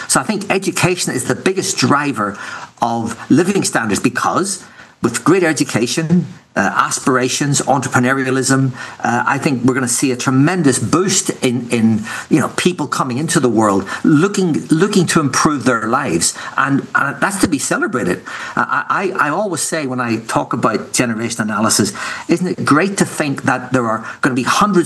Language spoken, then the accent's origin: English; Ireland; I'm from Ireland